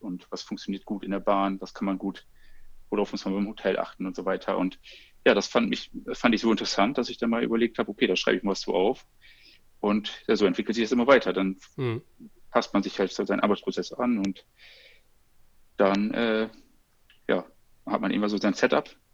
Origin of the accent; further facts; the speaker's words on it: Oldenburg, Lower Saxony, Germany; ich komme aus Oldenburg, deswegen hier gibt es nicht so viele Projekte, deswegen war das eigentlich klar, dass ich ein bisschen weiter weg muss.